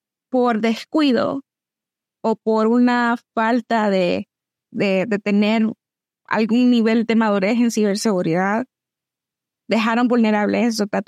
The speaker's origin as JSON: {"language": "Spanish", "country": "El Salvador", "said": "yo siento que en mi país, El Salvador"}